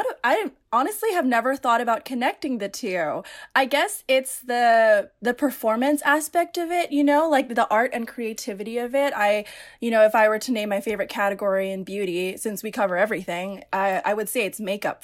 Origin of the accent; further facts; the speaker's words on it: Philippines; And when I'm Filipino. So Filipinos, they don't celebrate sweet 16s. They celebrate debuts, spelled like debut.